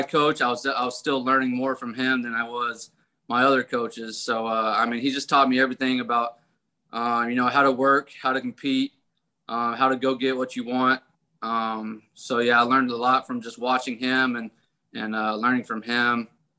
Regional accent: Shreveport, Louisiana, United States; also born or lived in Tennessee; I grew up in Shreveport. I actually moved there when I was in second grade. I was born in Tennessee, then moved down to Shreveport when I was in second grade. And got very acquainted with the Louisiana culture

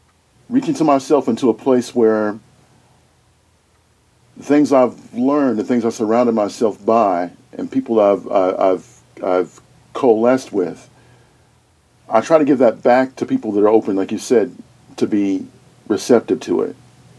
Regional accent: Chicago, Illinois, United States; Like, I'm from Chicago. I ain't scared of them motherfuckers.

